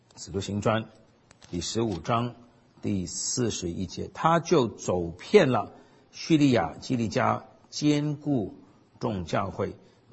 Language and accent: Chinese; Hong Kong; 我的父母亲是在1949年前后到香港，所以我的确是在一个殖民地长大的。我念中学的时候，我们的学校学校的名字是伊丽莎白中学 Queen Elizabeth School